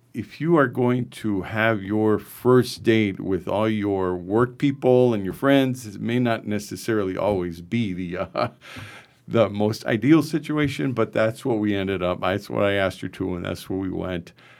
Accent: Las Cruces, New Mexico, United States; She's, she's from the Chicago suburbs and I'm from Las Cruces.

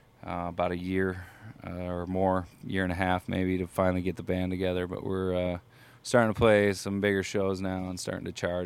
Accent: Grand Rapids, Michigan, United States; I haven't been back to Grand Rapids. Ooh, my hometown.

